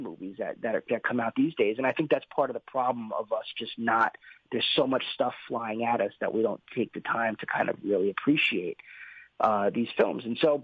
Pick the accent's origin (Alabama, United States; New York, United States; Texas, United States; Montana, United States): New York, United States; If you know, I'm from New York, so this was a big story in New York.